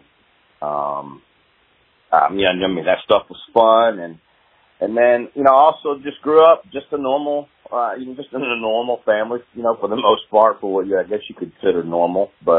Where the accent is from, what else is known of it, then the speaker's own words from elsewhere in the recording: Bartlett, Tennessee, United States; I grew up here in Memphis, in a suburb called Bartlett. But, you know, for the most part, it was Memphis.